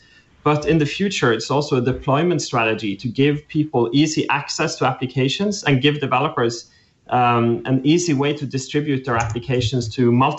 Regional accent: Norway; he should perhaps give his take afterwards. I'm in from Norway.

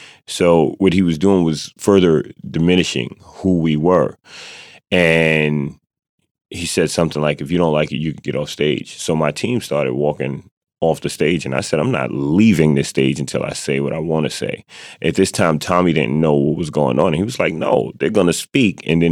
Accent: United States; So when I said I'm an American and people cheered, it was like, yes.

